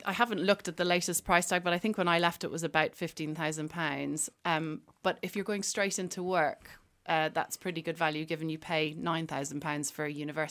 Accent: Ireland; So being an Irish woman

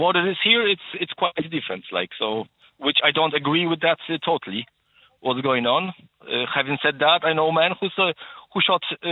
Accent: Poland; now in Ireland; Yeah, I'm from Poland

